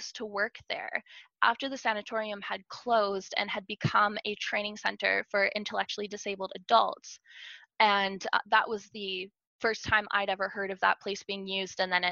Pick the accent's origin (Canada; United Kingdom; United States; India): Canada; Ninette, Manitoba; the documentary is about the history of a sanatorium that was in my hometown of Ninette, Manitoba.